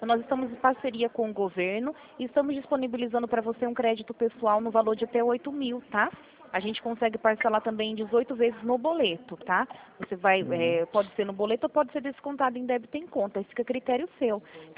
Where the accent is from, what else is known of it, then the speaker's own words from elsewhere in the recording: Rio Claro, São Paulo, Brazil; eu sou daqui de Rio Claro mesmo.